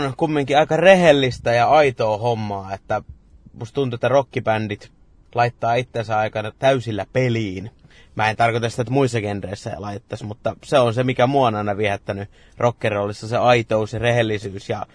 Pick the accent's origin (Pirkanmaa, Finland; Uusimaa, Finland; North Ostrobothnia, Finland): Pirkanmaa, Finland; Tampere; me ollaan tamperelaisia